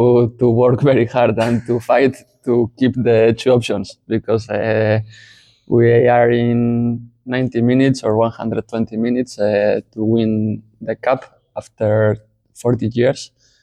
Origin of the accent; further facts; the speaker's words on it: Bilbao, Basque Country, Spain; English is a second language; I'm from Bilbao. I'm 36 years old.